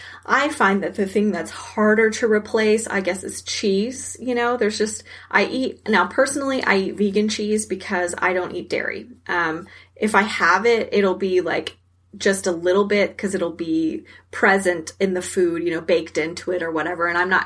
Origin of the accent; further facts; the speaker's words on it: Texas, United States; because I'm from Texas and we eat a lot of red meat down here.